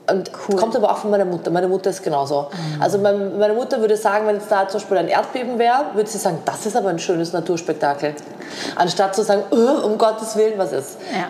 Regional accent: Vienna, Austria; Und es gehört einfach dazu als Wienerin oder als Österreicherin, dass man Schnitzel isst.

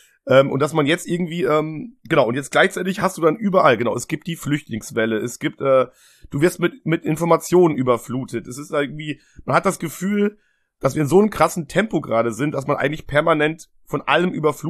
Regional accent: Germany; Max und ich, wir sind beide in Deutschland aufgewachsen.

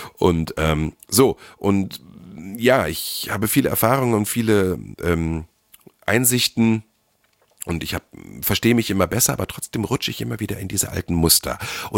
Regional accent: Harz, Germany; Und Anfang September waren wir auch eine Woche im Harz, da wo ich herkomme.

